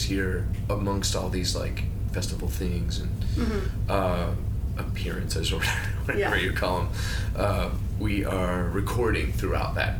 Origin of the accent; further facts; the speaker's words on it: Philadelphia, Pennsylvania, United States; And because I'm from Philly, there's like, you know, a whole back line's worth of gear.